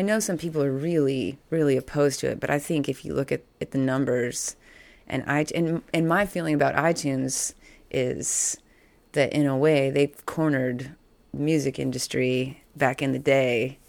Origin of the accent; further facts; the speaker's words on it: San Jose, California, United States; I'm from San Jose.